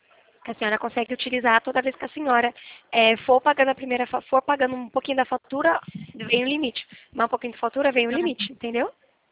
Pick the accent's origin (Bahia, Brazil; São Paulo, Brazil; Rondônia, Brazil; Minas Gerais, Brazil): São Paulo, Brazil; Limeira; Eu sou de Limeira